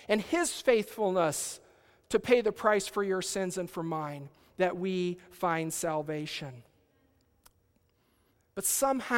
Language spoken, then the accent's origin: English; United States; I had the privilege of going there because I'm an American.